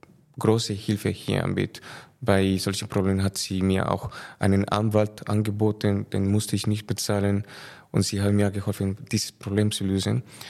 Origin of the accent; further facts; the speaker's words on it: Colombia; German is a second language; also ich komme ursprünglich aus Kolumbien und da habe ich Wirtschaftsingenieurwesen studiert